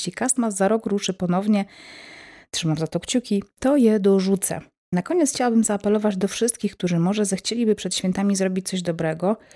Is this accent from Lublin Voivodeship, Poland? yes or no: yes; Lublin Voivodeship, Poland; pochodzę z Lubelszczyzny.